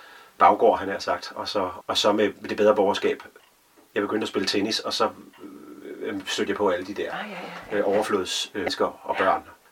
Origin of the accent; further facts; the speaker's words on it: Herning, Central Denmark Region, Denmark; Jeg voksede op i Hernings første ghetto, tror jeg. Et socialt boligområde, beboet primært af mennesker med lav social status og korte uddannelser og høj skilsmisserate